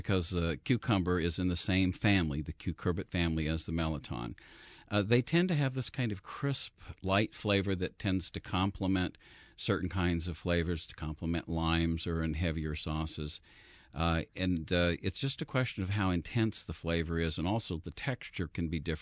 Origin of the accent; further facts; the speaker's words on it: Kansas, United States; I was from Kansas 30 years ago.